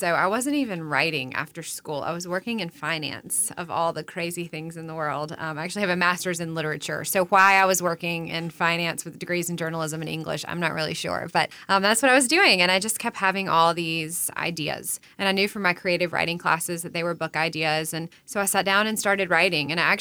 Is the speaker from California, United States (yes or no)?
no; Salisbury, North Carolina, United States; now in Beaufort, United States; So I do live in Beaufort. I grew up in Salisbury, so not too terribly far from here.